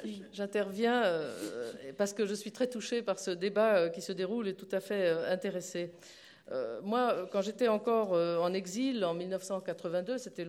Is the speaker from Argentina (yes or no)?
yes; Argentina; moved away as an adult; Il faut dire que quand j'ai quitté l'Argentine, j'avais déjà 30 ans, j'avais des enfants très jeunes, en bas âge.